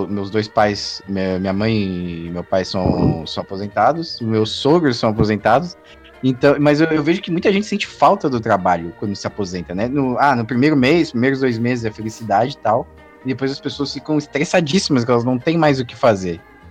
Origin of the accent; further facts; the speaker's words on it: Palhoça, Santa Catarina, Brazil; now in Florianópolis, Brazil; eu moro em Florianópolis e eu ia pra... Quando eu era criança, eu morava na Palhoça ainda.